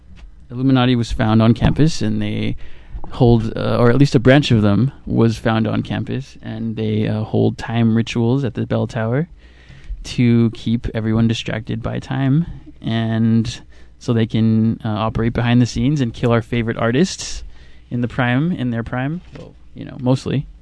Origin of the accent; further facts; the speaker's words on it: United States; So we see, in growing up in America, we, you know, the accepted common perception of time is that it's linear.